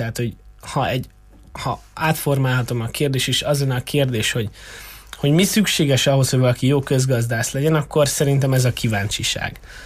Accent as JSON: {"language": "Hungarian", "town": "Târgu Mureș", "region": "Mureș County", "country": "Romania", "said": "Marosvásárhelyiként pedig az örökös marosparti szemétszedések és a kombinált szennyezésének a hatása pedig azért mély nyomot hagytak bennem."}